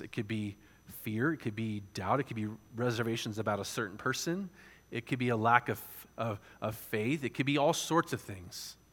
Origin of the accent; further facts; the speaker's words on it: San Diego, California, United States; And I'm from San Diego, so that's even worse.